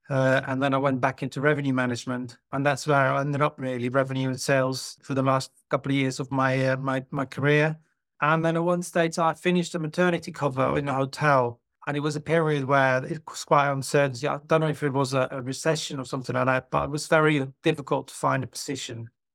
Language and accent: English; Netherlands; English is a second language; moved away as an adult; now in United Kingdom; I'm originally from Holland, or as now called the Netherlands, apparently. Came over in 1994, so there we go. Another celebration. I've been in the country for 30 years.